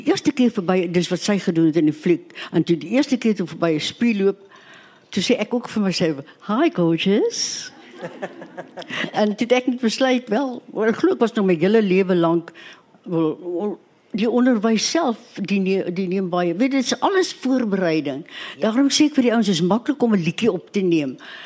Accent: Cape Town, Western Cape, South Africa; Dit is vreselik, ek kom van die Kaap af.

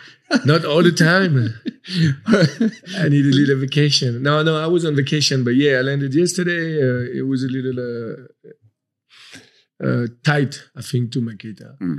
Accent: France; also born or lived in United States; now in South Africa; So I'm kind of a gypsy, you know. I lived in France, obviously. I'm from France. I lived in the States for quite a while. And then I came back to Europe, and then now I'm here in South Africa.

